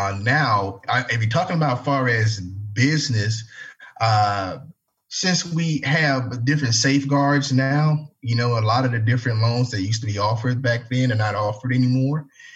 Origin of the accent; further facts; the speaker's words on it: Savannah, Georgia, United States; I'm from Savannah, Georgia. I grew up in a little small part of Savannah, Georgia called Coffee Bluff.